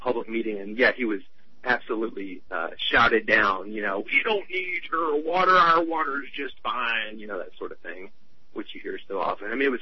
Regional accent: Appalachia, United States; now in New York, United States; I mean, I'm an Appalachian.

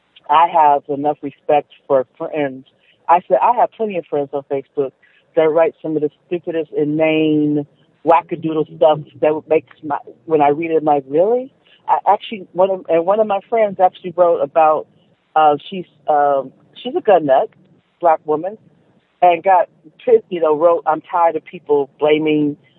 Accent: Los Angeles, California, United States; I'm from South Central, so my first, you know, thing is to duck and cover, take cover.

